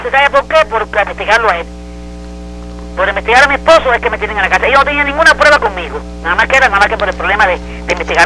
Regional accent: Havana, Cuba; no puede ser, porque no soy tan pequeña, yo soy habanera

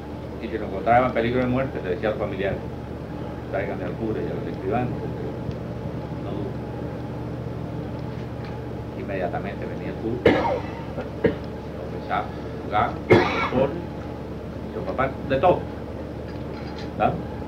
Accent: Sancti Spíritus, Cuba; Y en Santi Espíritu, mi pueblo, ustedes saben

